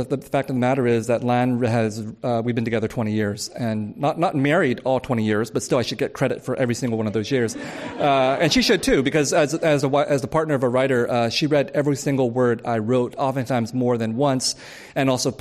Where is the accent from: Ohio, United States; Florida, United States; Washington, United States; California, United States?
California, United States; San Jose; And I grew up in San Jose, where the Vietnam War was very much a living factor for the Vietnamese refugees that I lived among.